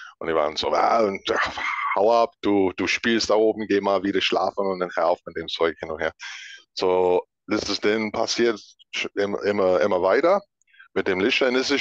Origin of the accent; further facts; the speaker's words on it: Baltimore, Maryland, United States; born there; German is a second language; Ich war geboren in Baltimore, in den Staaten.